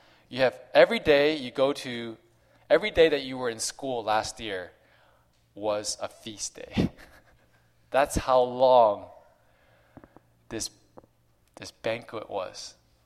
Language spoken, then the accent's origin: English; New Jersey, United States; When I grew up in New Jersey